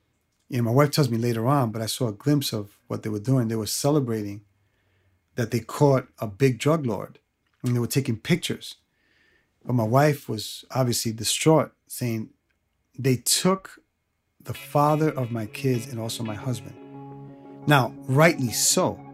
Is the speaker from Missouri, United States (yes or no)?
no; New York City, New York, United States; I was raised in Queens, New York, and I'm the youngest of five brothers.